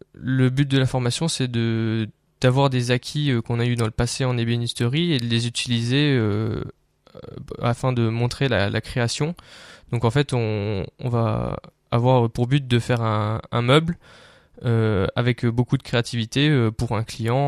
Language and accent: French; Gorze, Grand Est, France; Donc je viens d'un petit village à 20 km de Metz qui se prénomme Gorze.